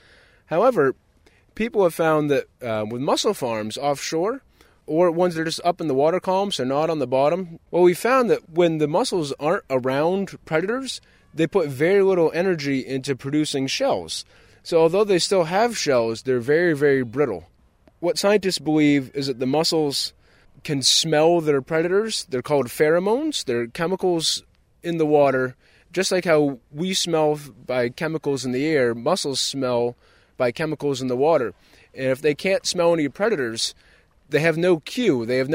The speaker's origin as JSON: {"language": "English", "town": "Long Island", "region": "Maine", "country": "United States", "tie": "born or raised there", "said": "I grew up lobstering in Long Island, Maine, which is in Casco Bay, off of Portland."}